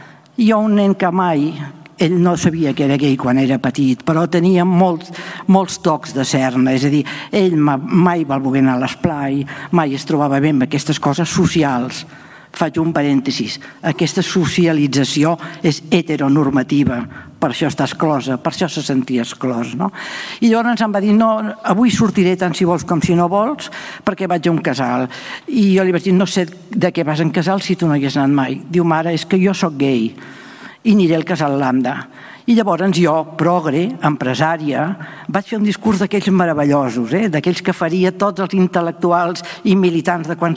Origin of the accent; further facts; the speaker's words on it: Vilanova, Catalonia, Spain; el meu poble havia tingut un gran acolliment i jo de jove m'ho havia passat molt i molt bé amb totes les persones que venien a Vilanova